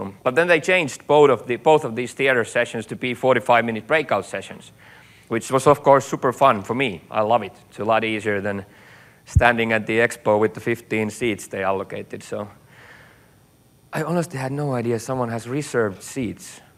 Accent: Finland; I'm from Finland.

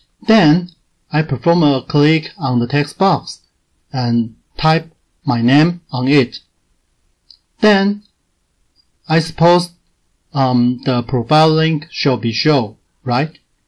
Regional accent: Taiwan; English is a second language; from Taiwan.

